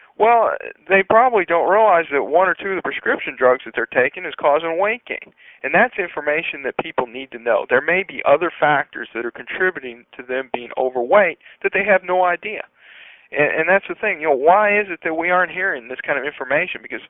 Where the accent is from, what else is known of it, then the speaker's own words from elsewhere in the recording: United States; I, for one, as an American, you know, that's about as basic a right as there is